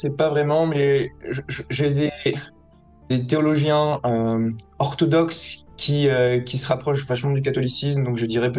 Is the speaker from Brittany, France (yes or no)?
no; Toulon, Provence-Alpes-Côte d'Azur, France; d'autres venaient de Toulon comme moi